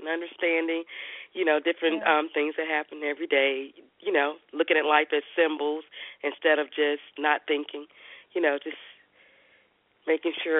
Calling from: Texas, United States

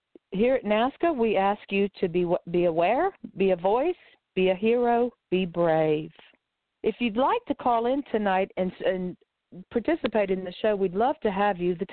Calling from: Pompano Beach, Florida, United States; I'm calling in from Pompano Beach, Florida

